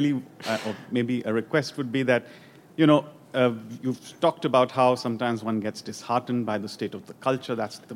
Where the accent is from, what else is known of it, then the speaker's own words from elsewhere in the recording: India; I'm from India. I've come here after thinking about coming for 20 years.